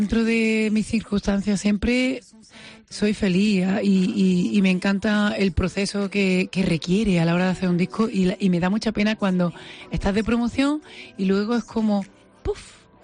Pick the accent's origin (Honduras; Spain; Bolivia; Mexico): Spain; Granada, Andalusia; Almanjayar está inspirada en esa historia que estoy escribiendo en ese libro, que es de donde vengo